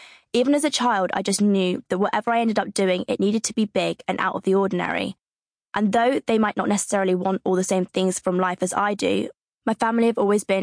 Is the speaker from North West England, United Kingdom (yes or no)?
no; Hitchin, East of England, United Kingdom; also born or lived in Stevenage, United Kingdom; I grew up in Hitchin, another town in Hertfordshire, and lived in the same house almost all my childhood